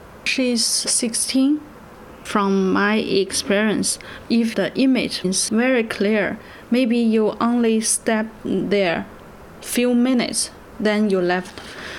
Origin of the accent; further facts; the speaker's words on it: Beijing, China; I'm from Beijing.